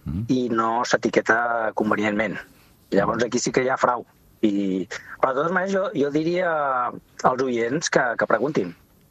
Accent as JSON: {"language": "Catalan", "town": "El Prat de Llobregat", "region": "Catalonia", "country": "Spain", "said": "També és veritat que aquí al Prat som molt carxoferos i la sabem diferenciar."}